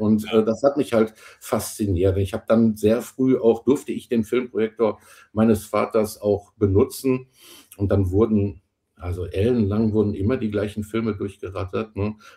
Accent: Rheinberg, North Rhine-Westphalia, Germany; born there; Ich lebe jetzt wieder in meiner Geburtsstadt. Kennt ihr vielleicht Rheinberg?

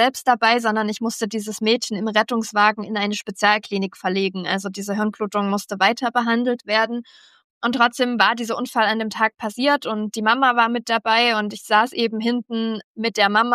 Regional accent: Dresden, Saxony, Germany; eine A-Cappella-Popband aus Dresden, das ist meine alte Heimat.

